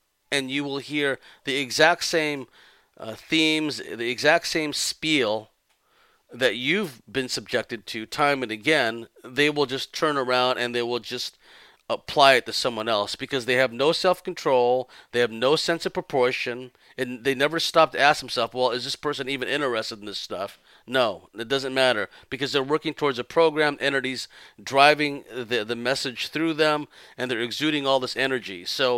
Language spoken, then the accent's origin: English; California, United States; When I grew up essentially in the Southern California scene, which was a cosmic zoo, I might add, right?